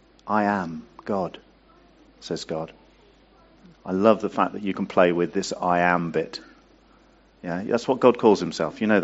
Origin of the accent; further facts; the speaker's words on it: United Kingdom; Because we are British, we hide our emotions.